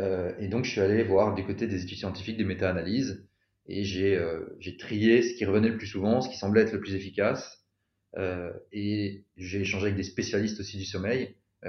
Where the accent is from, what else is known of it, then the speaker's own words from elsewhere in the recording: Belgium; accent: Belgian; Je suis rentré en Belgique, puisque les personnes les plus aguerries auront entendu mon accent belge